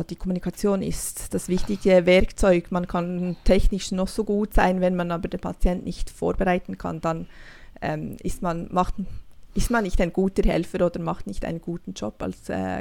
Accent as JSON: {"language": "German", "country": "Switzerland", "lives_now": "Norway", "said": "dass ich dann als Privatistin Deutsch studiert habe in Norwegen, als Schweizerin."}